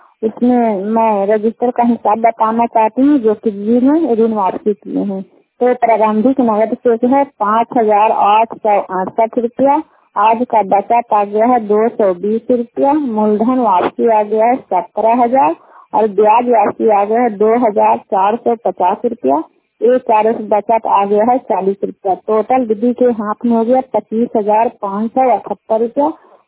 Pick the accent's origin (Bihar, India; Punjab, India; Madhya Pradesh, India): Bihar, India; Sukhahariya; सुखहरिया के रहने वाले हैं। रुखाड़ पंचायत चंदी प्रखंड नालंदा जिला के